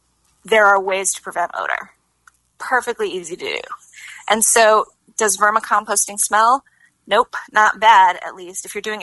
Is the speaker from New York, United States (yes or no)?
yes; New York City, New York, United States; But yeah, I grew up in New York City, and there, you know, even though I did have a backyard where I grew up, it was mostly like the patio.